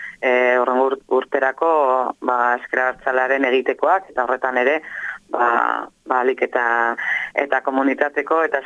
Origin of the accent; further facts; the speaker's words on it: Salvatierra, Basque Country, Spain; ekainaren 21-22 agurainen, nire herrian